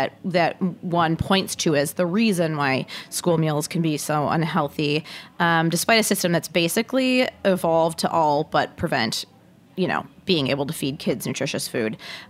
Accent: Detroit, Michigan, United States; I am from the Detroit area, so I'm a little bit biased

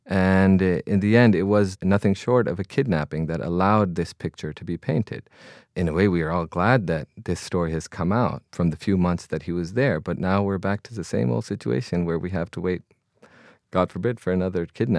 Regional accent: United States; Yeah, I'm a Pakistani American. I looked the part.

